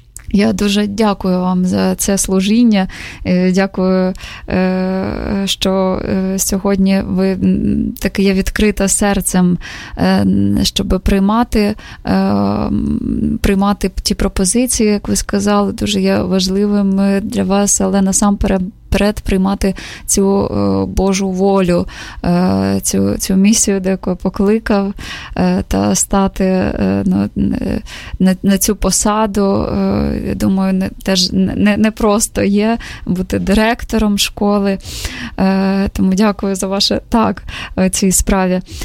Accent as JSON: {"language": "Ukrainian", "town": "Zaporizhzhia", "region": "Zaporizhzhia Oblast", "country": "Ukraine", "tie": "born or raised there", "said": "мої рідні в Запоріжжі та моє рідне місто"}